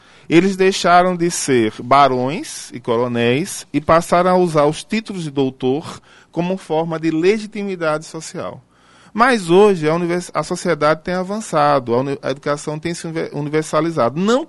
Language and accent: Portuguese; Sergipe, Brazil; Eu sou sergipano